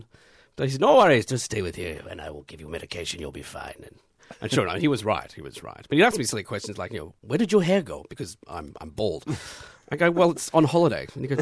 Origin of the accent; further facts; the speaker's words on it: Ringwood, Victoria, Australia; moved away; I also was desperate to get out of Australia. I grew up in Ringwood